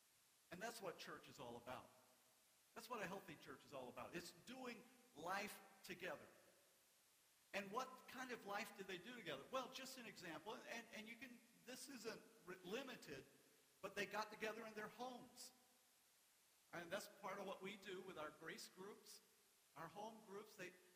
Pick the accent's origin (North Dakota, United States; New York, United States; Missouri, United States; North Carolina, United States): North Carolina, United States; because I grew up in North Carolina, tobacco country, there were things you do not